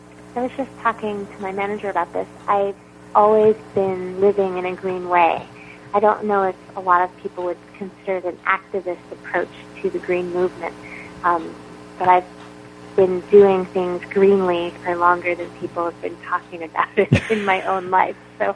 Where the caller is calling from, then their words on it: Providence, Rhode Island, United States; Providence, Rhode Island.